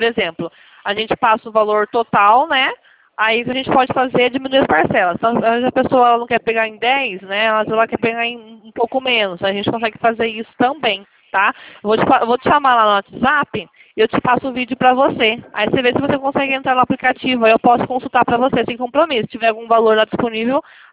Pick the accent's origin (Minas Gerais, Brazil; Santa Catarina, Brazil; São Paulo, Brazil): São Paulo, Brazil; Rio Claro; Nós somos de São Paulo mesmo. Somos do interior de São Paulo, somos do de Rio Claro.